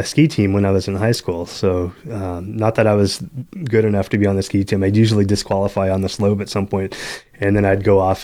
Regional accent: Sacramento, California, United States; also born or lived in Grass Valley / Lake Tahoe; So I grew up in the greater Sacramento area, lived in Grass Valley, Lake Tahoe even for a short period of time.

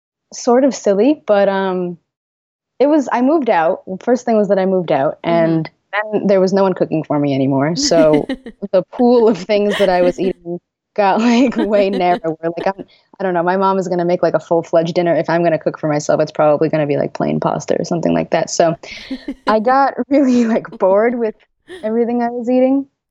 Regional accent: New York City, New York, United States; Yeah, I'm from New York City originally. I grew up uptown

